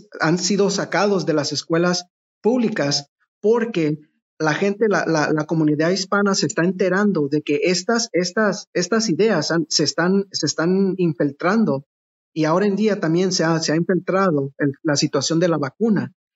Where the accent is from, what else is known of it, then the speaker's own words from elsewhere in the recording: Mexico; Cuando hablamos de que venimos de México, venimos de nuestros países, a un país lleno